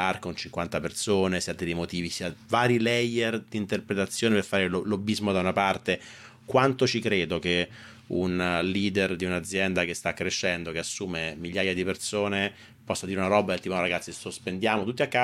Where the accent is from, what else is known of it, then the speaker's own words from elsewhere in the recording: Fiano Romano, Lazio, Italy; io sono De Fiano De Romano qua.